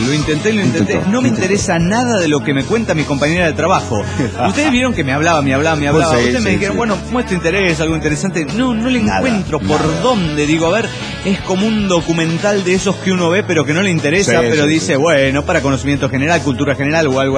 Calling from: Morelia, Michoacán, Mexico; de Morelia, Michoacán.

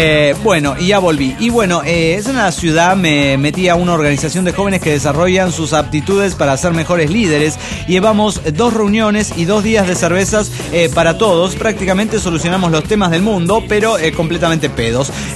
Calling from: Caracas, Capital District, Venezuela; de Caracas, Venezuela.

